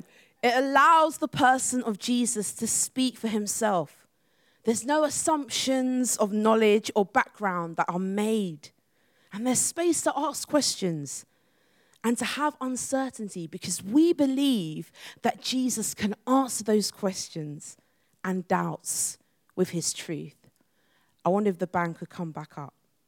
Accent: Chadwell Heath, London, United Kingdom; my hometown in Chadwell Heath. And Chadwell Heath is like, some people don't even really know where it is. And it's just like a suburban town outside of London.

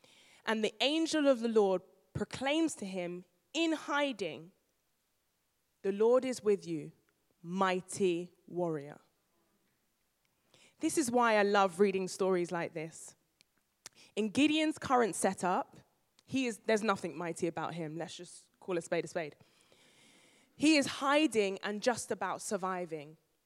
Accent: Nigeria; Yeah, and I'm Nigerian, so I respect my elders.

